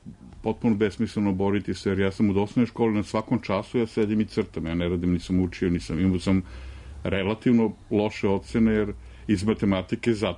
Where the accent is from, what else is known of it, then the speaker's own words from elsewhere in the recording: Serbia; mi smo Srbi, o svemu imamo stav.